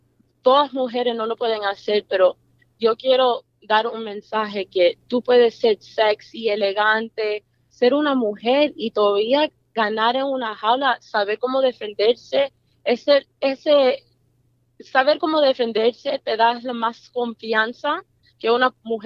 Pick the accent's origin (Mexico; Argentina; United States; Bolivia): United States; Miami, Florida; born there; Yo nací en Miami y soy una mujer bien trabajadora